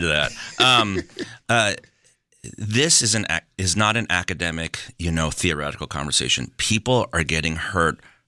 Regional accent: United States; Of course I am. I'm an American.

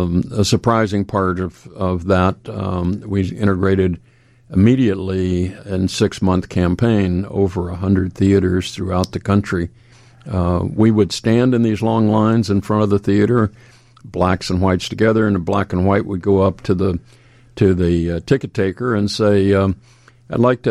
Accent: Texas, United States; maybe it's just I was so isolated as a kid and growing up in Texas in the 50s, I believed all that stuff.

